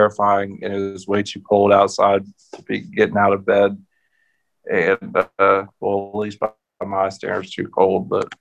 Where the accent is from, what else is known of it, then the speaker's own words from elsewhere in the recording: United States; Oh, yeah. I am an American.